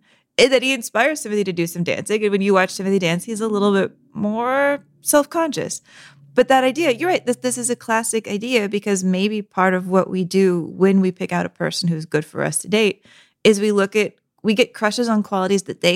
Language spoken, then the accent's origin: English; United States; Oh, I can't crack eggs at the breakfast table because I'm an American who doesn't understand how to eat soft-boiled eggs.